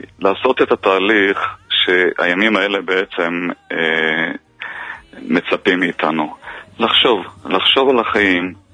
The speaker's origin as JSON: {"language": "Hebrew", "town": "Haifa", "region": "Haifa District", "country": "Israel", "tie": "born or raised there", "said": "אני גדלתי בארץ, בחיפה, עברתי כאן את כל מערכת החינוך מהגנון ועד סוף האוניברסיטה."}